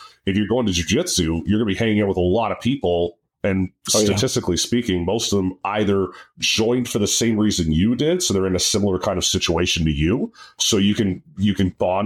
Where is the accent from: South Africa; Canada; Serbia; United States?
Canada; Well, they help us a little less being Canadian and not being able to actually monetize TikTok